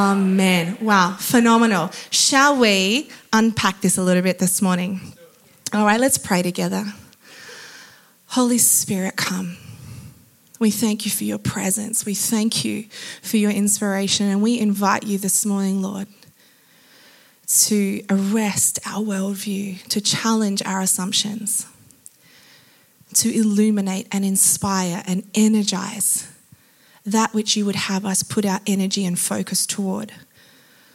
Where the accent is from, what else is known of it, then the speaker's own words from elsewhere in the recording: Adelaide, South Australia, Australia; We're from Adelaide. I'm from Adelaide. They're from Adelaide. We're from Adelaide. That's why our hair looks like this. I'm not acclimatized yet.